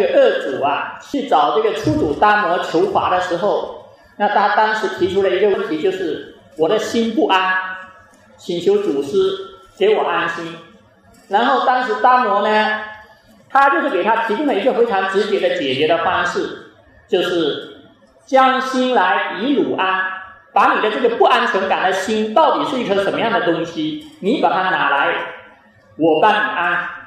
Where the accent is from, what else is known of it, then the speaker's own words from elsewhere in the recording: China; 所以这个我们中国人说的这个好人啊，事实上是一个非常笼统的概念。